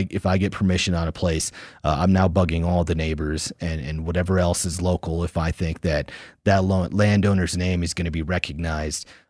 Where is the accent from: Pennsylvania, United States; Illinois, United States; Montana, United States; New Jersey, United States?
Montana, United States; Belgrade; We have like a sleeper community outside of Bozeman called Belgrade. I say I'm from Belgrade, Montana, and people won't recognize that name